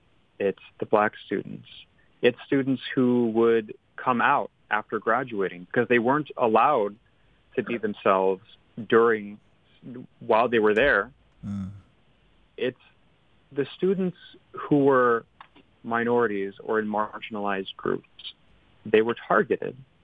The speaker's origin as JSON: {"language": "English", "country": "United States", "said": "which I am not black, I am straight, I'm cis, hetero, I am a Filipino-American man, but it doesn't matter, you get called everything. And when I told them, \"Hey, I'm Filipino,\""}